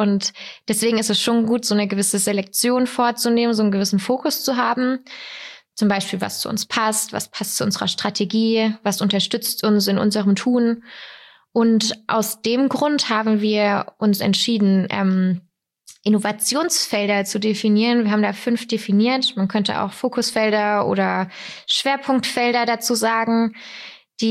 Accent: Weikersheim, Baden-Württemberg, Germany; Ich bin 29 Jahre alt. Ich komme aus Weikersheim

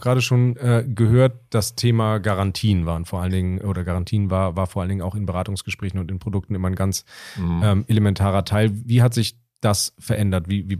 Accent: North Germany, Germany; wir sagen ja auch mal, als Norddeutsche südlich der Elbe ist dann irgendwann schon Süddeutschland, ne?

